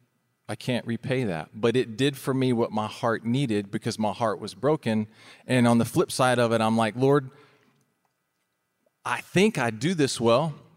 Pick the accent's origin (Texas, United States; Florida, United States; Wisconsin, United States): Florida, United States; And so we had two tickets to the Southeast because we're from Florida.